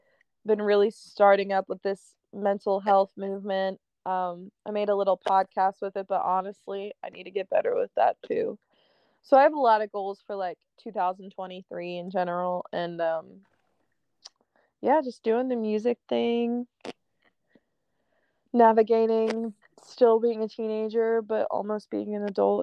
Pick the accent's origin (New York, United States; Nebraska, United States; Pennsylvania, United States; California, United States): Pennsylvania, United States; Philadelphia; It's because I'm from Philly.